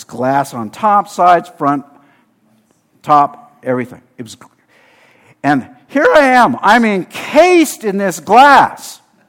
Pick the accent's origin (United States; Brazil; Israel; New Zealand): United States; California; I grew up in Southern California. We were always near the ocean. Didn't live on the ocean, but we were always near it.